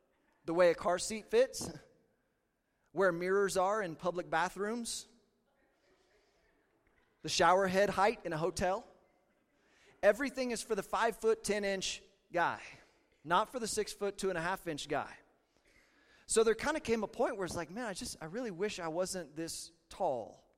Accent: Kansas, United States; I grew up in Southeast Kansas.

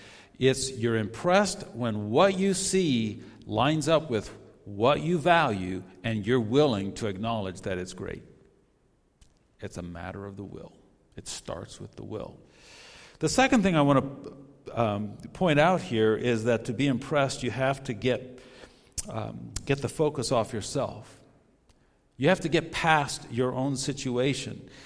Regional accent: Tokyo, Japan; moved away as an adult; now in United States; I grew up in Japan. I'm a missionary kid. I was born in Tokyo, lived in Japan my whole life, came to the States when I was 18.

